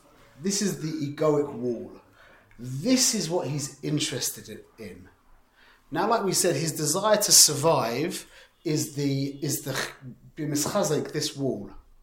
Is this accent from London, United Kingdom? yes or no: yes; London, United Kingdom; where I grew up in London